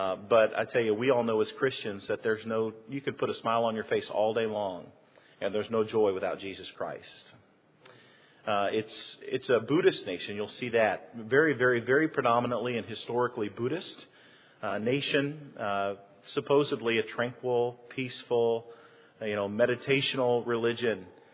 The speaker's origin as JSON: {"language": "English", "region": "Indiana", "country": "United States", "said": "We're from Indiana and en route to Thailand"}